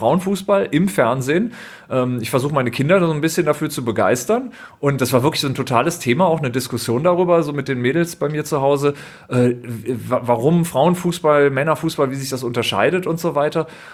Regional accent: Düsseldorf, North Rhine-Westphalia, Germany; born there; ich bin ja gebürtiger Düsseldorfer

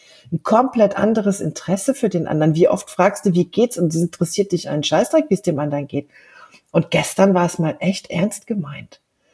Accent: Germany; und euch in Deutschland, in meiner Heimat, alles, alles Liebe und Gute.

